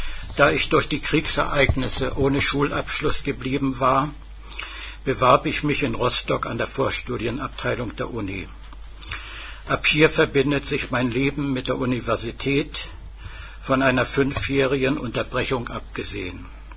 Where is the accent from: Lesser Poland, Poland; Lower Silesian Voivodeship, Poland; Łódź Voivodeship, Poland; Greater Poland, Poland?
Lower Silesian Voivodeship, Poland; Wrocław; born there; 1929 wurde ich in Breslau geboren, also in Polen, wie ich kürzlich zu meinem Erstaunen erfuhr